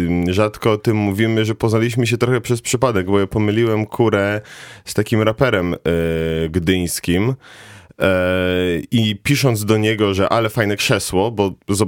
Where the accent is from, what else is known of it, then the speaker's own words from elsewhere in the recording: northern Poland, Poland; now in Kraków, Poland; bo jestem z północy, też mieszkałem wiele lat za granicą, no ale osiedlam się tutaj i jest mi coraz fajnie.